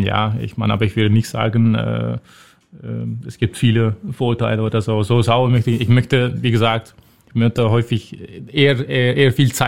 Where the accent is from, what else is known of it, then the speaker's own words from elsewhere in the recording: Berlin, Germany; Ich dachte mir immer, dass es vielleicht auch vernünftig sein kann als Berliner, um ein paar Worte Türkisch zu lernen